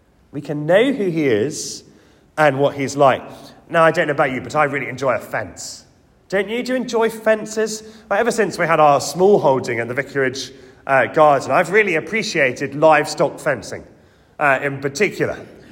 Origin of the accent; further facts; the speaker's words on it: United Kingdom; I guess as British people, we do like fences, don't we?